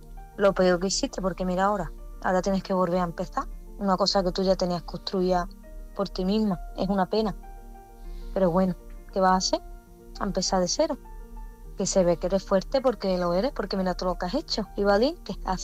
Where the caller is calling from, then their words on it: Málaga, Andalusia, Spain; de Málaga.